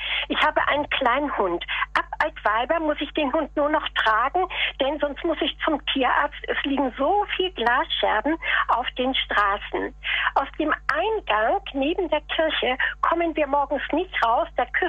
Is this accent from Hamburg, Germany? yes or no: yes; Hamburg, Germany; Ich bin Hamburgerin, wohne seit 25 Jahren in Hamburg, bin Witwe, habe Rheinländer geheiratet